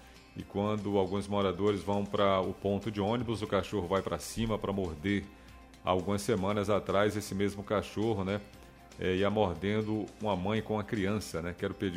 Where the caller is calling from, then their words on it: Ribeira das Pedras, Brazil; Sou de Ribeira das Pedras, não quero me identificar.